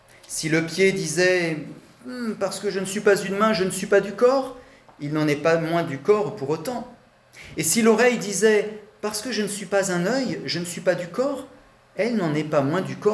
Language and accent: French; Île-de-France, France; now in Nîmes, France; nous n'avons pas toujours été à Nîmes. Ça fait seulement bientôt 2 ans que nous y sommes. Avant cela, nous étions en région parisienne où nous avons grandi.